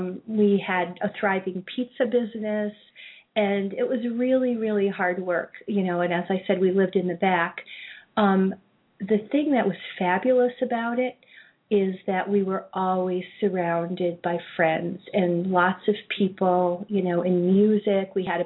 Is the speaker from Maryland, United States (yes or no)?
no; Broadalbin, New York, United States; Grew up about 20 miles west of Saratoga Springs in a little rural area, Broad Alban, near the Sacandaga Reservoir.